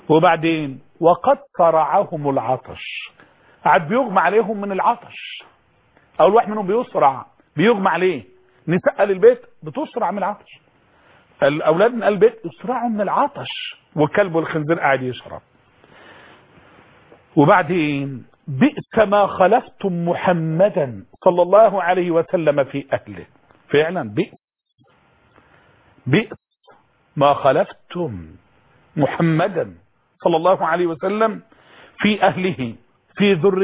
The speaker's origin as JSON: {"language": "Arabic", "country": "Egypt", "said": "لا لا أقصد مغفل لغويا المعنى الصحيح، عندنا في مصر مغفل بقى سب"}